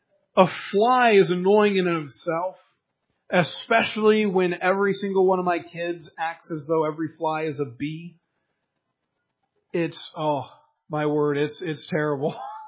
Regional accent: Michigan, United States; Now, I'm from Michigan. Our family has a cabin up in the Upper Peninsula of Michigan

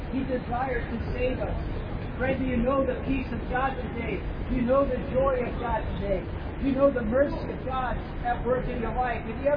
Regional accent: United States; now in Scotland; I do have Scottish nationality in that I have become a citizen of this nation, but I am an American because I was born an American.

